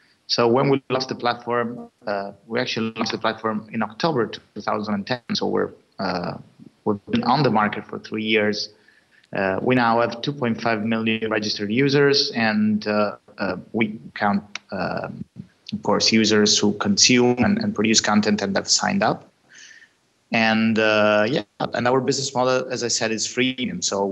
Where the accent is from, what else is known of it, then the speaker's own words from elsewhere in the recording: Bologna, Emilia-Romagna, Italy; the research development in Bologna, which is my hometown.